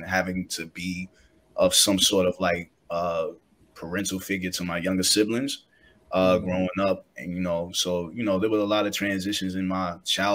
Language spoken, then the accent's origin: English; Brooklyn, New York, United States; I'm from Brooklyn, New York. You know, the borough of Kings, Thurrell's borough.